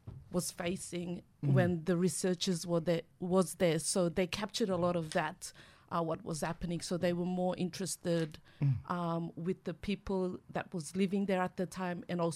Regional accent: Yam Island, Queensland, Australia; also born or lived in Murray Island; I'm from Yam Island in the Torres Strait, Kulkalgal Nation. I've also got connection to Murray Island, Kamera Nation as well.

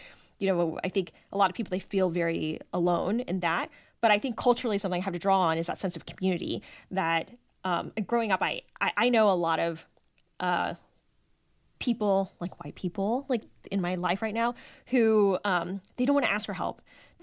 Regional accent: United States; But also just the way I grew up in America, in my neighborhoods, we kind of had a sense of course everything's rigged against you.

